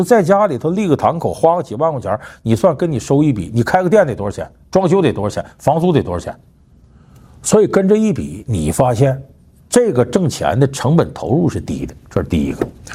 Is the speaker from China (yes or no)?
yes; Northeast China, China; now in Beijing, China; 我作为东北人呢，我和老家呢，你别看我住在北京，我跟老家就联系比较多